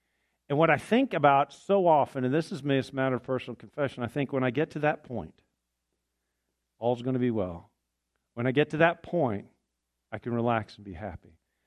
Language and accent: English; Atlanta, Georgia, United States; Now, I grew up in Atlanta. I went to school in Athens.